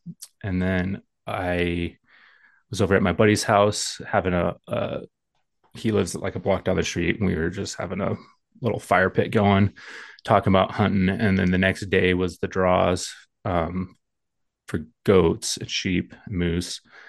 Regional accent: Montana, United States; Yeah, so I was born and raised here in Montana, Montana native.

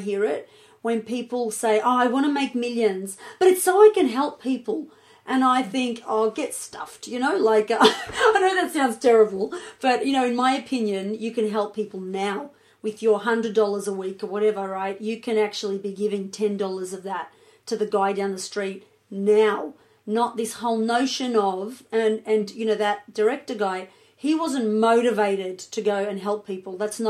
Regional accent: Australia; I grew up in Australia. Probably wasn't like that for my parents who grew up in Greece.

